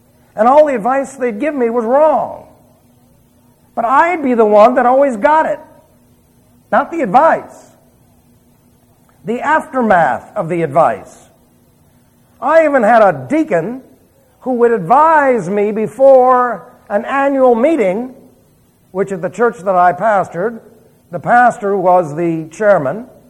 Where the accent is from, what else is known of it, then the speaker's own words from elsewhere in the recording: New York City, New York, United States; Well, I came from New York City, by the way. Oh, that explains it. Damn Yankee. Well, I have to confess, I was born in the East and the Northeast